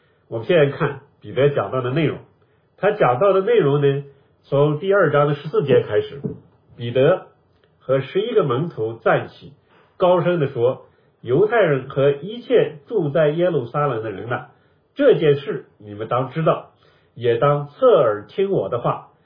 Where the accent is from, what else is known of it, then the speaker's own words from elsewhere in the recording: Shaanxi, China; accent: Northern; 那么就像我们今天讲话，我这是北方口音，你们上海人照样听得好好的，这就是一种恩赐。是吧？我可以讲我的陕北话